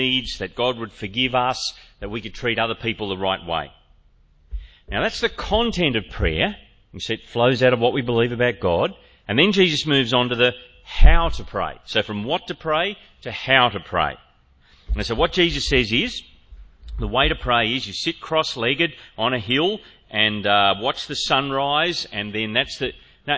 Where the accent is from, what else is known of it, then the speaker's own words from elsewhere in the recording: Grafton, New South Wales, Australia; I used to kind of kid myself that I was a country boy. I grew up in Grafton, up on the north coast. I've spent lots of time in the bush and on farms.